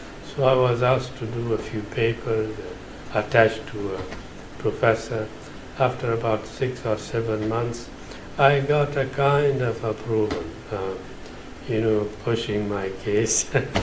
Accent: Nangarhar, Afghanistan; born there; first language Pashto; English is a second language; I come originally from Afghanistan. I was born in a village in an eastern province of Afghanistan in Nangarhar, not far from Jalalabad and also from Turkham, bordering on Pakistan. I'm bilingual by origin. I speak Pashto, which is my mother tongue, but I went to school in Dari

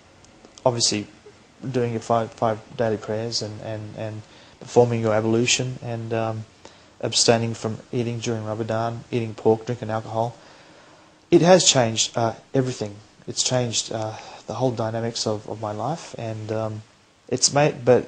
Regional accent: Australia; in the Australian values that I understand, growing up as an Australian, mateship, yes, we have that in Islam

